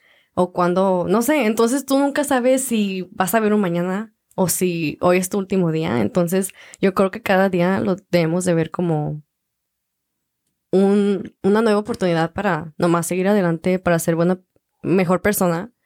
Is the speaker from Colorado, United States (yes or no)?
no; Milwaukee, Wisconsin, United States; I'm actually from Milwaukee, so vengo desde allá, and I come here